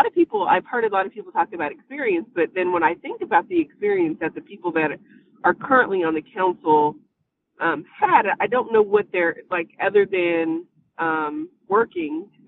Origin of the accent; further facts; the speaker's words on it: Columbus, Indiana, United States; I was raised in Columbus. I graduated from Columbus North and I went to the University of Evansville